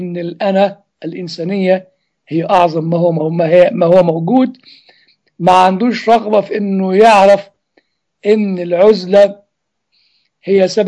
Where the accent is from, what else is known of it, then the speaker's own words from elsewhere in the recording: Egypt; now in United States; ودي أعتقد بعضها موجودة عندنا في مصر المكان كلها، وربما موجودة بكثافة أكثر من موجودة في أمريكا أنا ما أعرفش